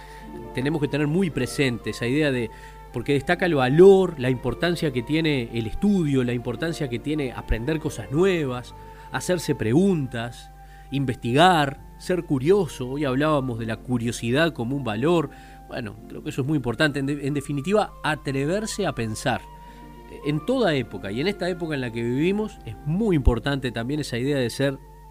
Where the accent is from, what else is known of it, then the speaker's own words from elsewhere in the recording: Uruguay; somos todos uruguayos